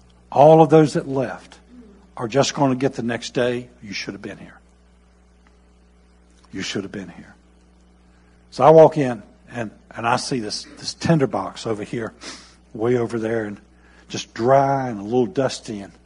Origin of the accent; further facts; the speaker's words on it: North Carolina, United States; because I was from North Carolina where we tone it down. We don't amp it up.